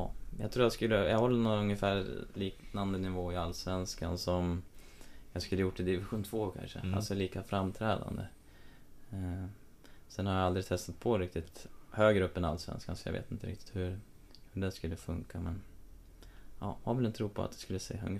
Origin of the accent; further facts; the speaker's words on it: Ljusdal, Gävleborg County, Sweden; Jag kom ju från Ljusdal där